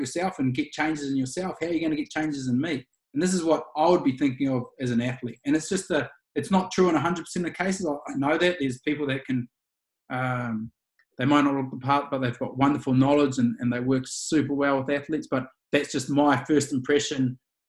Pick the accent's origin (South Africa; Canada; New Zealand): New Zealand; maybe it was being a New Zealander and the drinking culture in New Zealand or something like